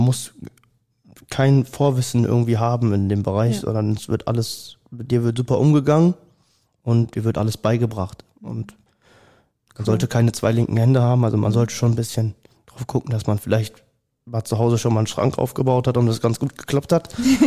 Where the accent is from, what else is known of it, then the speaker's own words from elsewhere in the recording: North Rhine-Westphalia, Germany; also born or lived in Düsseldorf; ich komme aus der Nähe von Meschede, das ist nochmal 20 Kilometer weiter.